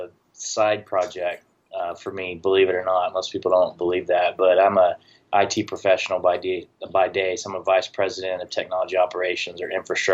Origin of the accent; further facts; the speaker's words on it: Tennessee, United States; now in Texas, United States; Yeah, I grew up in the South. So I grew up, I was born in Tennessee, had, tons of pork.